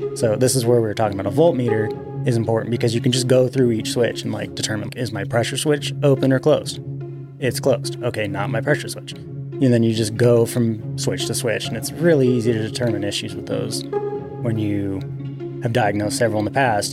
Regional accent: Tucson, Arizona, United States; now in Phoenix, United States; Well, I'm from Tucson originally, and born and raised. I actually moved to Phoenix about 7 years ago, give or take.

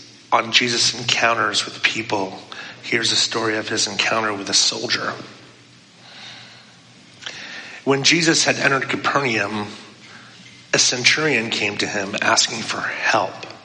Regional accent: Pennsylvania, United States; Job and I grew up together in Pennsylvania, not all throughout our upbringing, but at certain points.

